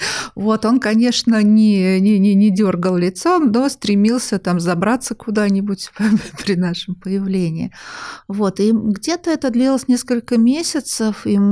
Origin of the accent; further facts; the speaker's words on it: Samara, Samara Oblast, Russia; я из Самары, я там родилась и там начинала работать.